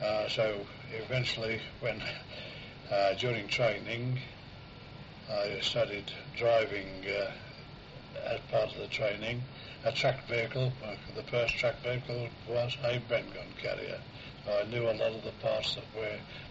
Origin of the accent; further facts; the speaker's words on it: Birmingham, West Midlands, United Kingdom; born there; I was born in Birmingham in the year 1915, so I'm now coming up to 81 years of age.